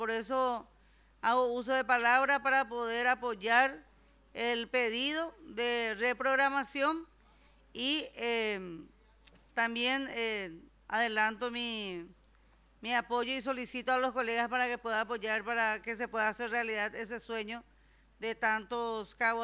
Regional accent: Caaguazú, Paraguay; Yo soy del departamento de Caaguazú, específicamente también del distrito de Caaguazú.

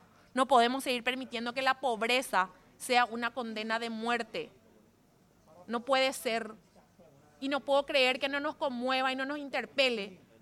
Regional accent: Paraguay; Yo como madre, como legisladora, pero sobre todo como paraguaya

